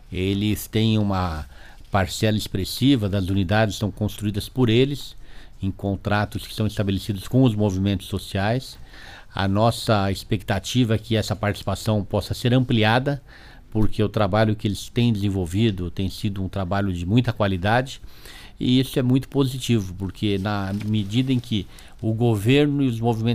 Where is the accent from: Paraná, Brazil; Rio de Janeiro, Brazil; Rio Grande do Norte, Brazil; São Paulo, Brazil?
São Paulo, Brazil; como paulistano, como uma pessoa que já fui vereador, fui prefeito de São Paulo, reeleito prefeito de São Paulo